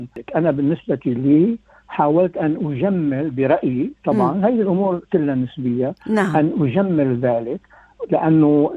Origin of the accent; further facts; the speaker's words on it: Damascus, Damascus Governorate, Syria; accent: Damascene; أنا من دمشق ومعظم من يسمع لهجتي يعرف أنني أنا دمشقي، ولكن معظم أصدقائي والناس يعتقدون أنني فلسطيني. والسبب ذلك أنني أنا كنت في عالم ممتزج، أنا نشأت في دمشق القديمة في جو مليء باليهود